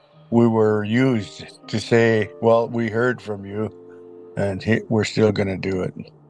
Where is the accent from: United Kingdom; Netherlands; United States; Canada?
Canada; British Columbia; I'm from the Chiminas tribe on the east side of Vancouver Island here.